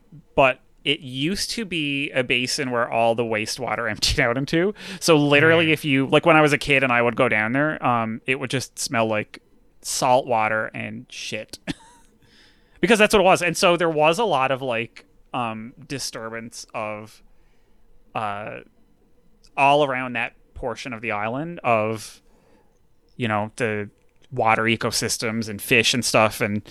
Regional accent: Canada; I'm Canadian, by the way

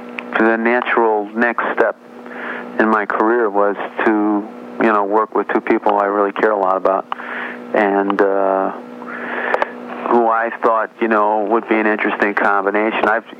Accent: Chicago, Illinois, United States; also born or lived in Los Angeles; I was originally from Chicago, moved to L.A. for 8 years, and so I did my time there.

